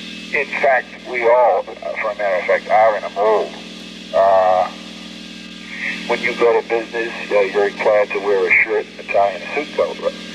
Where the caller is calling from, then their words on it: Massachusetts, United States; I'm calling from Massachusetts.